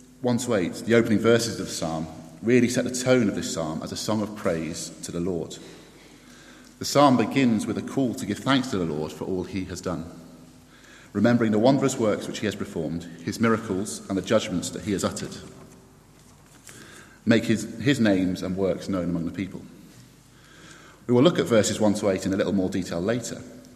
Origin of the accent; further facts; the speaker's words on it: England, United Kingdom; So I'm English